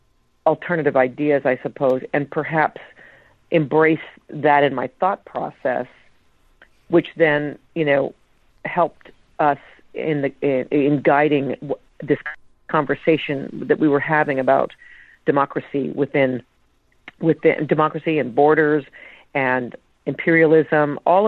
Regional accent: Canada; possibly because I grew up in Canada.

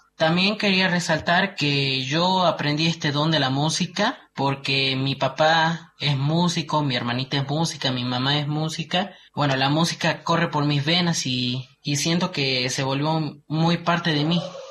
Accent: La Quiaca, Jujuy, Argentina; soy de La Quiaca, donde comienza la Argentina, frontera con Villazón, Bolivia.

